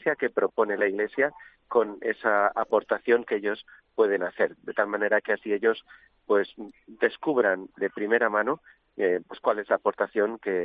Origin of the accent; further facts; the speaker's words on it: Madrid, Community of Madrid, Spain; now in Segovia, Spain; Yo que vengo de Madrid, pues en Madrid se aporta mucho más